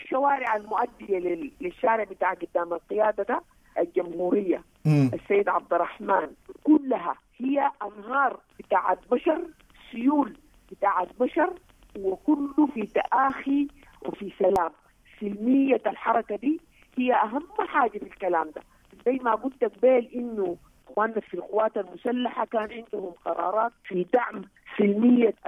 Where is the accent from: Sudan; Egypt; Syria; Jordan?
Sudan; وأنا أفتخر تماماً بأنه أنا سودانية.